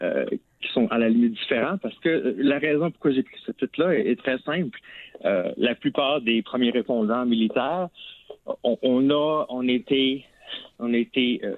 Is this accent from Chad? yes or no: no; Trois-Rivières, Quebec, Canada; also born or lived in Ontario; Je viens de Trois-Rivières, donc mes portes, quand j'étais petit, n'ont jamais été barrées.